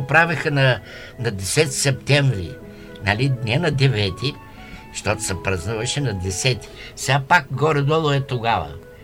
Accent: Stara Zagora Province, Bulgaria; Понеже аз съм от Казанлъшкия край, ами тогава цъфтяха розите, тогава розоварната ухаеше, цялото село миришеше на рози.

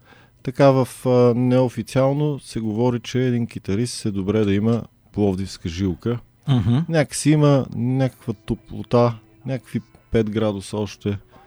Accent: Plovdiv, Plovdiv Province, Bulgaria; Аз съм половин пловдивчанин.

